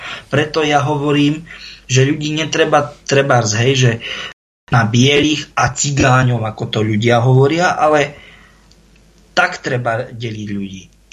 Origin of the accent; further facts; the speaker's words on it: central Slovakia, Slovakia; lebo ja som zo stredného Slovenska a to je, blízko je Sliač